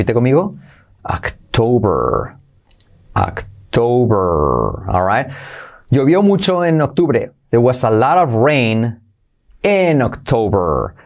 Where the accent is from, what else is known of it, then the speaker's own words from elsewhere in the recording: Aragon, Spain; Somos un poco cínicos aquí en mi tierra a veces, ¿no? En Aragón decimos eso, ba, no, no te lo creas.